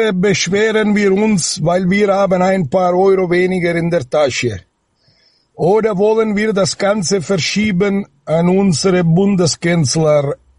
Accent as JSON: {"language": "German", "country": "Germany", "tie": "born there", "also_born_or_lived": "Italy", "said": "komme aus Italien, geboren in Deutschland, lebe in Deutschland."}